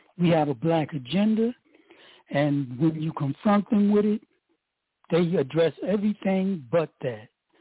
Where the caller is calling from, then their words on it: Arlington, Virginia, United States; I'm calling from Arlington, Virginia.